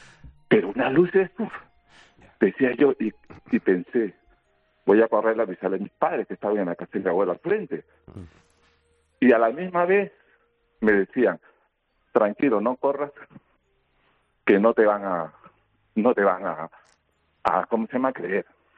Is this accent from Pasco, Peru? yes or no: no; Lima, Peru; yo soy de Lima, de Perú.